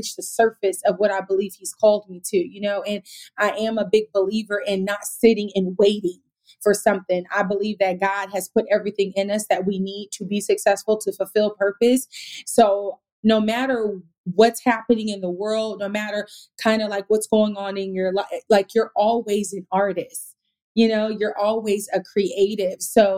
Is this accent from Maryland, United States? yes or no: no; Sacramento, California, United States; now in Los Angeles, United States; I'm from Sacramento, but I love living out here